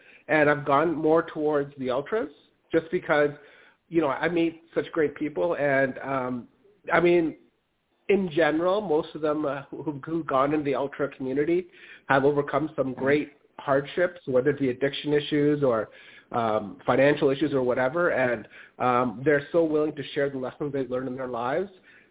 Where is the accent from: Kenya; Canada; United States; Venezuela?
Canada; And, you know, as a Canadian, every American state has been so welcoming to me.